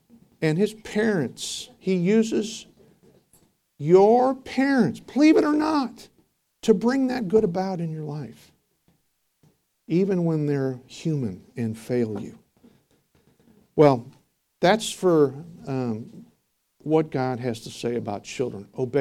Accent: Palatine, Illinois, United States; And I was from Palatine, Illinois.

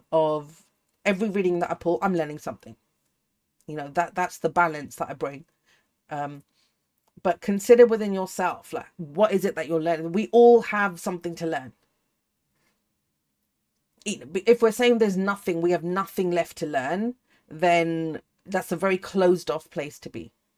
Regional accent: United Kingdom; I know I'm British, but I'm not always sarcastic.

